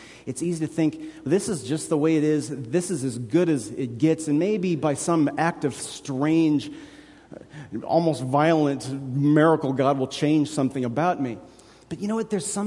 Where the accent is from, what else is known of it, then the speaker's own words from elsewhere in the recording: Kansas City, United States; Like, I'm from Kansas City. Like, we have rain.